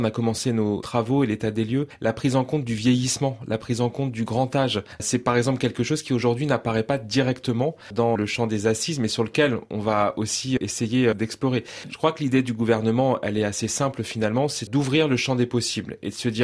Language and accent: French; France; now in Cambodia; nous, en tant que Français de l'étranger, vous savez, on est les porte-drapeaux de notre beau pays partout dans le monde.